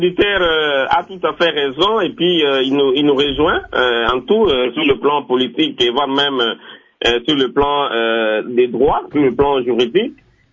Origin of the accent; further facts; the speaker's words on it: Mbandaka, Équateur, DR Congo; chez moi, à l'Équateur, ici, en Bandaka